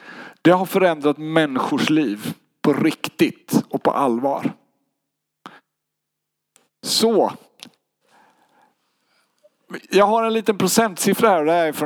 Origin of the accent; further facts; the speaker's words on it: Småland, Sweden; also born or lived in Örebro; Jag kommer från Örebro. Jag bor där just nu. Men är ursprungligen från Småland och har varit lite överallt i världen.